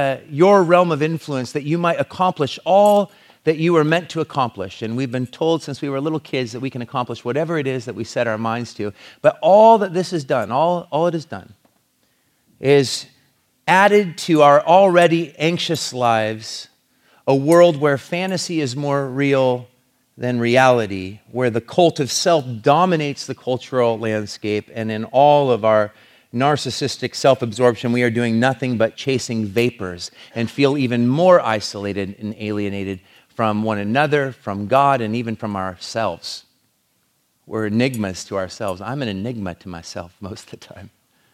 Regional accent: Longview, United States; we went to my hometown of Longview.

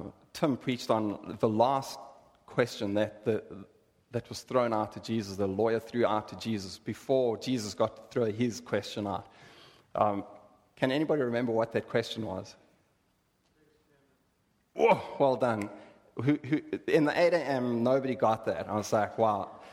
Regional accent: South Africa; now in United States; So I'm from South Africa. I am a South African. I'm an eighth generation South African. I'm an African born to African parents on African soil.

